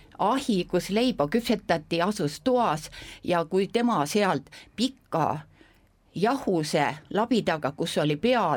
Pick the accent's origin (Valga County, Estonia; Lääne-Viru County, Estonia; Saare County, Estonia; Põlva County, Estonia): Valga County, Estonia; Tõrva; Ja ma olen pärit väga ilusast looduskaunist kohast, Tõrvast. Võib-olla mul on ka natuke seda mulgi verd seal sees